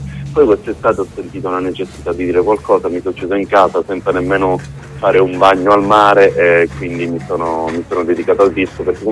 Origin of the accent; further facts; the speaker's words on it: Calabria, Italy; io poi sono scaramantico da buon calabrese